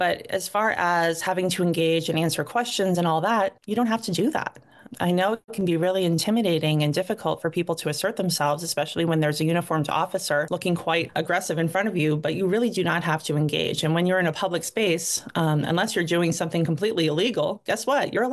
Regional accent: Madawaska, Maine, United States; So I grew up in Madawaska, which is in far northern Maine. I grew up a little rough up there

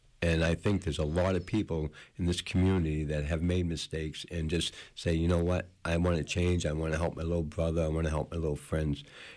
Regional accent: Boston, Massachusetts, United States; now in Waldo County, United States; And I'm from the city. I'm from Boston, and I came here and I got in trouble and I changed my life.

